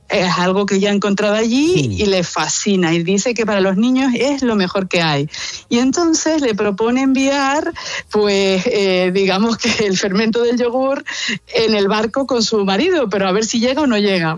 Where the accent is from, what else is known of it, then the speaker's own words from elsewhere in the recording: Garachico, Canary Islands, Spain; que es uno de mi pueblo, de Garachico